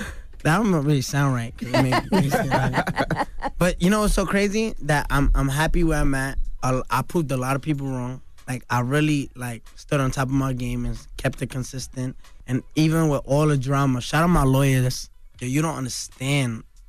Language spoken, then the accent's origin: English; New York City, New York, United States; My culture is, I grew up in Bushwick, Brooklyn. It's my vocabulary. It's the way I talk.